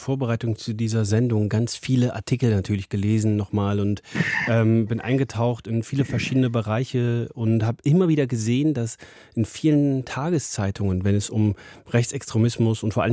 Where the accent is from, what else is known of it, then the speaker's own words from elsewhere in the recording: North Rhine-Westphalia, Germany; Ich bin auf dem Land groß geworden in NRW